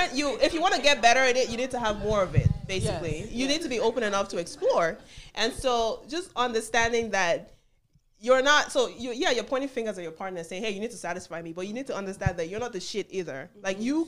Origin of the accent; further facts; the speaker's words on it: Nigeria; I grew up in Nigeria, and whether I like it or not, I feel like, oh, I'm like the modern Nigerians.